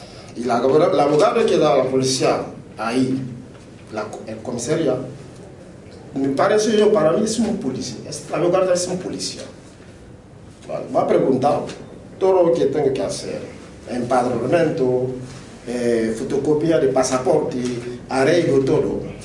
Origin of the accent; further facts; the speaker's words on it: Guinea; Spanish is a second language; cuando le he presentado a la gente que soy de Guinea Conakry